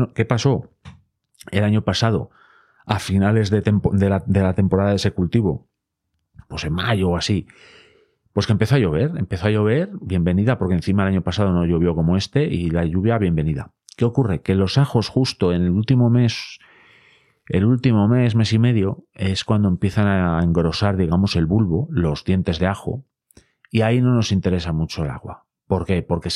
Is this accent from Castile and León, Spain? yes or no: yes; Boñar, Castile and León, Spain; el río que pasa por mi pueblo, por Buñar, en la montaña central leonesa